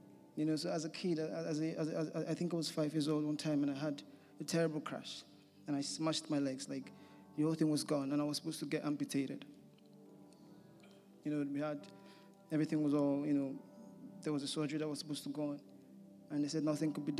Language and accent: English; Nigeria; moved away as an adult; I'm from Nigeria originally. I came here last year to do a master's program in law